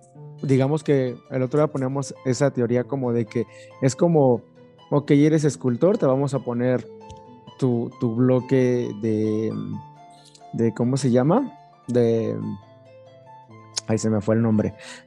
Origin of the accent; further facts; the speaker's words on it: Mexico; Yo soy muy mexicano, soy muy de colores